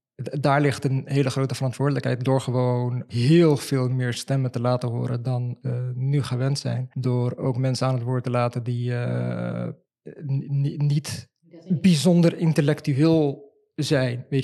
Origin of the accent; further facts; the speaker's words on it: Morocco; die mensen zien mijn naam en die weten dat ik gewoon een Marokkaanse jongen ben